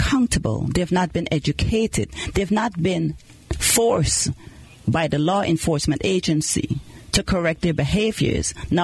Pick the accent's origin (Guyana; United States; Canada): Guyana; I grew up in Guyana, South America